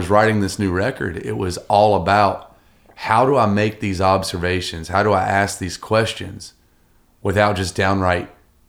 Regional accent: the South, United States; to a lot of stuff that we as Southerners thought was dead, or at least pretended was dead. And so, like, being a Southerner now, it's like everywhere I go, people automatically assume

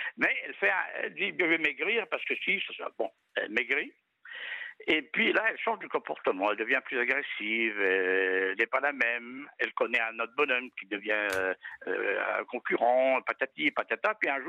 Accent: Brittany, France; first language Breton; French is a second language; Et puis moi, je parle breton. Je suis breton. Non, avant d'aller à l'école, je ne parlais que breton.

